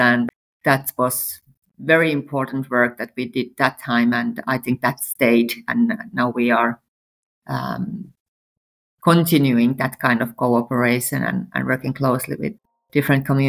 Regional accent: Perniö, Southwest Finland, Finland; I've grown up in Pernia, a small village 75 kilometers away from Turku.

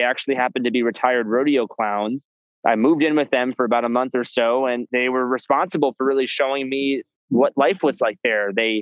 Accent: Florida, United States; I had heard of The Villages growing up in Florida.

